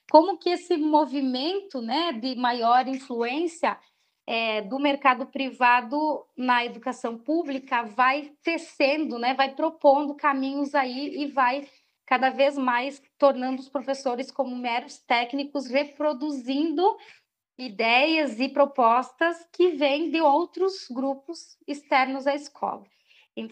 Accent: Araçabaixo, Brazil; born there; a comunidade do Araçabaixo, que é onde eu nasci, né?

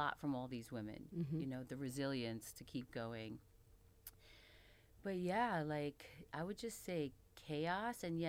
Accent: Queens, New York, United States; I grew up in Queens, though, in the projects.

